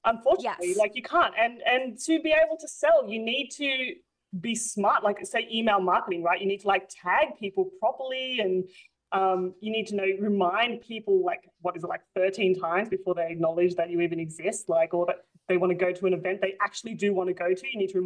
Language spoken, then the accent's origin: English; Sydney, New South Wales, Australia; I want to bring this to my hometown, so Western Sydney.